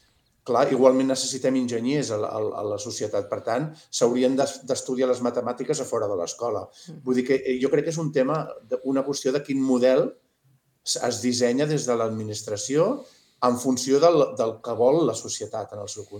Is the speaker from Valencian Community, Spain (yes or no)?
no; Barcelona, Catalonia, Spain; sóc de la Guineueta de Barcelona i que m'hi he dedicat tota la vida i a casa meva eren una família treballadora molt, molt normal.